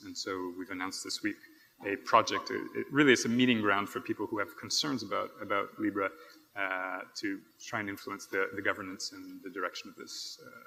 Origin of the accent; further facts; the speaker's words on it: Brazil; So I grew up in Brazil